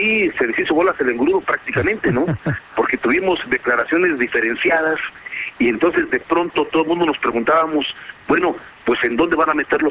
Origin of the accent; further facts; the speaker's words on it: Mexico; para nosotros siempre es muy sensible como mexicanos